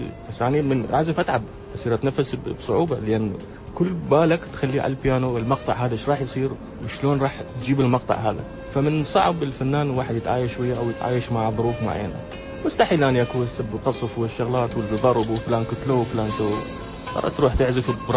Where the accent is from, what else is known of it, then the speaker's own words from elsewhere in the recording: Iraq; moved away; تشوفهم كعراقيين وحدهم. هسه يعني صار لي أكثر من فترة يعني ما رايح العراق